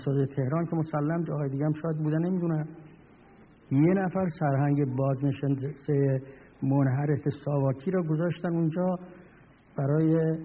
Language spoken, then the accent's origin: Persian; Qom, Iran; من قوم رو میشناسم، من که تو قوم بزرگ شدم. من قبل از این که همه شما تقریبا متولد بشید آمدم قوم رو همون جام بودم و هستم.